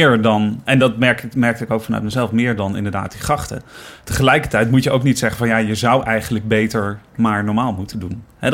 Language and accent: Dutch; Nijmegen, Gelderland, Netherlands; Nijmegen. Maar in een heel, heel liberaal, vrij gezin.